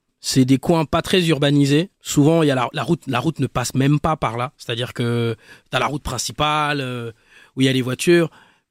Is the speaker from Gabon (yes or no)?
yes; Libreville, Estuaire, Gabon; moi j'ai grandi à Libreville, tu vois, le Gabon, l'Afrique.